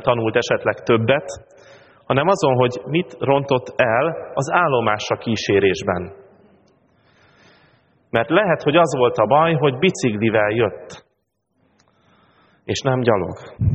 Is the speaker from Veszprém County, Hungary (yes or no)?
yes; Pápa, Veszprém County, Hungary; Az egyetem első évében hazajártam minden hétvégén szülővárosomba, Pápára, innen Budapestről.